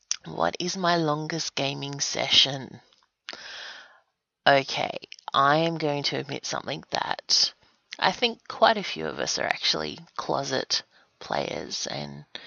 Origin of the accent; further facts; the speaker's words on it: Australia; If you can listen to my accent, you'll realize that I'm from Australia